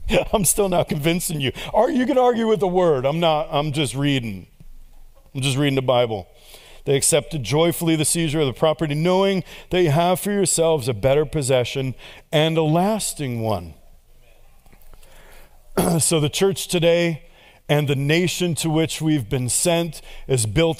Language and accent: English; New York, United States; I got jumped 3 times growing up in New York City.